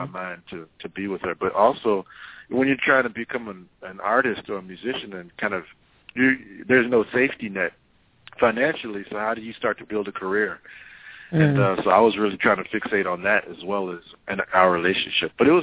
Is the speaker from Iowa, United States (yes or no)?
no; Houston, Texas, United States; I'm removed from Houston, Texas, so I'm kind of yearning this aspect of family.